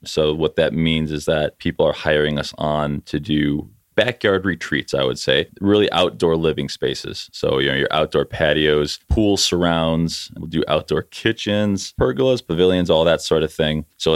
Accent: South Holland, Illinois, United States; also born or lived in Highland; now in Dyer, United States; I grew up in South Holland, Illinois, and then Highland, Indiana, and I now live in Dyer. So I've kind of always been in the region.

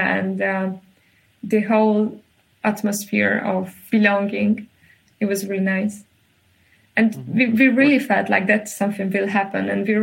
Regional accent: Hungary; since I was raised in the Orban era, I was growing up and I was politically involved in this Orban era

